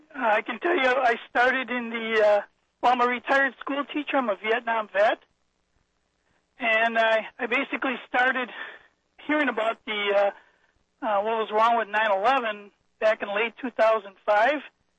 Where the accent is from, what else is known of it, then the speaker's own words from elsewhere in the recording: Milwaukee, Wisconsin, United States; I'm from Wisconsin, Milwaukee